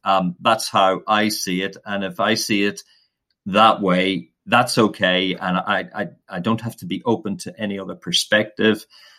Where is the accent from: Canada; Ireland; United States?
Ireland; moved away as an adult; now in United Kingdom; I'm originally from Ireland. I grew up there and then came over to Bible College in 1990 in Regents in Nantwich, or Elim Bible College as it was then. And I've been here ever since